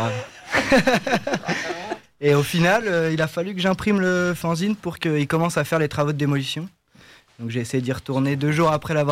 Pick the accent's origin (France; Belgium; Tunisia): France; Marcq-en-Barœul, Hauts-de-France; Moi je suis de Marc-en-Barreul, j'aime bien aller à Marc-en-Barreul.